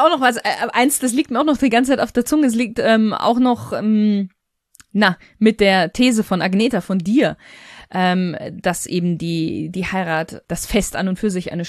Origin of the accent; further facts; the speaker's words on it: Bavaria, Germany; ich bin ja in Bayern groß geworden, also ist das sowieso eher katholisch alles etwas angehaucht.